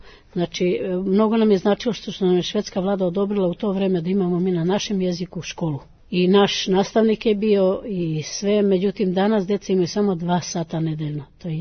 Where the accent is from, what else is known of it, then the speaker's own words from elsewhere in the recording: Serbia; za nas, koji smo poreklom iz bivše Jugoslavije, da kažem, iz današnje Srbije, da se družimo